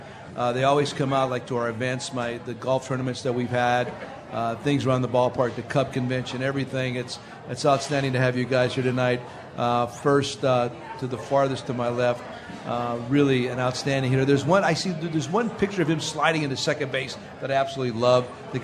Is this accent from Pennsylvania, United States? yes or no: yes; Pennsylvania, United States; Well, I grew up near Philadelphia.